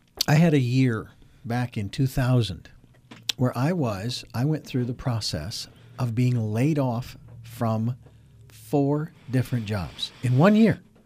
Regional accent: Phoenix, Arizona, United States; now in West Coast, United States; I moved from my hometown in Phoenix to the West Coast

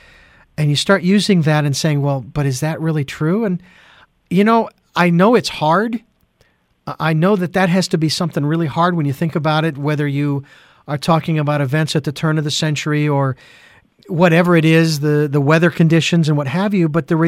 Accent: Phoenix, Arizona, United States; I have had the privilege of going from Phoenix, my hometown, to Ireland twice and loved it.

